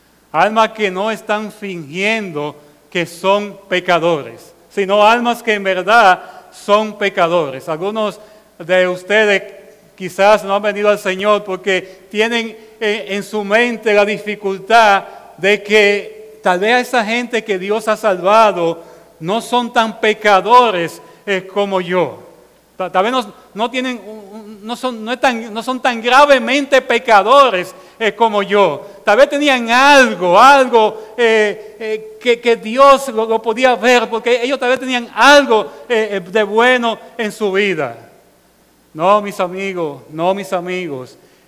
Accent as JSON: {"language": "Spanish", "country": "Dominican Republic", "said": "Nosotros como dominicanos sabemos que andan personas pidiendo limosna por ahí"}